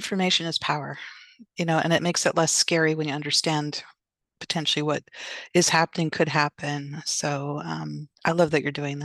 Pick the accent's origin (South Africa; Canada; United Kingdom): Canada; now in California, United States; so I'm Canadian.